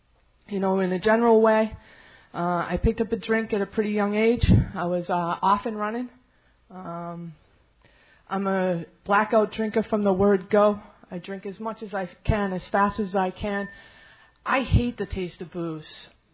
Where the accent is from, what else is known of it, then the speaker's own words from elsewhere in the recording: Framingham, Massachusetts, United States; born there; I was born in Framingham State Prison. My mother was an inmate, and I spent the first nine months of my life in prison.